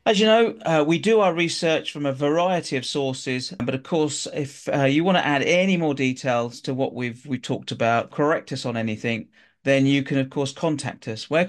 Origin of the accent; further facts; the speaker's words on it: Luton, East of England, United Kingdom; born there; now in Canterbury, United Kingdom; Yeah, I was born in Luton, so